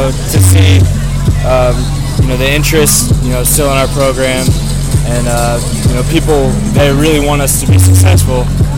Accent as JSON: {"language": "English", "town": "Atlanta", "region": "Georgia", "country": "United States", "also_born_or_lived": "Boston", "lives_now": "North Carolina, United States", "said": "I'm from all over. I'm originally from Atlanta. I went to high school in Boston."}